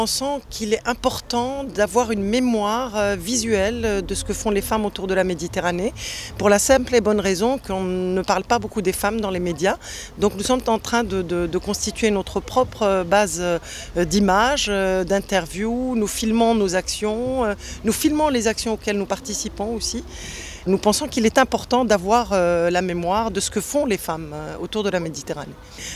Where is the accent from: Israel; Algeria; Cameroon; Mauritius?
Algeria; now in France; Non, je suis en France depuis 20 ans, moi j'ai quitté l'Algérie. Je suis partie d'Algérie en 94, quand il y avait, c'était la décennie noire, c'était en 94, et puis je suis arrivée en France pour quelques temps, et voilà, et j'y suis depuis 20 ans.